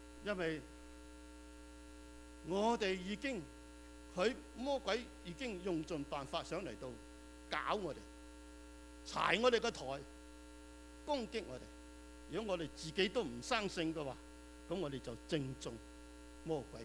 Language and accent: Cantonese; China; 我哋嘅心都為咗我哋國家一方面好傷痛